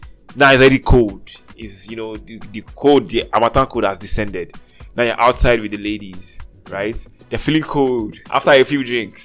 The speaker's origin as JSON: {"language": "English", "country": "Nigeria", "accent": "Nigerian", "said": "let me go back to my new accent, my normal Nigerian accent for this."}